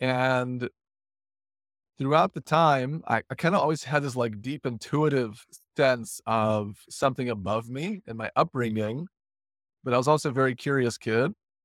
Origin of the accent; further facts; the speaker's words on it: Illinois, United States; I grew up in the Chicago suburbs to former Soviet Union parents, my father from Ukraine, my mother from Russia.